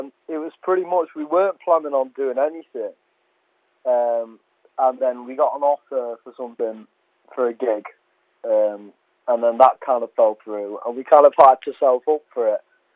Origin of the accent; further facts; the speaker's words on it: Lincoln, East Midlands, United Kingdom; we're all from Lincoln, all originated here and that.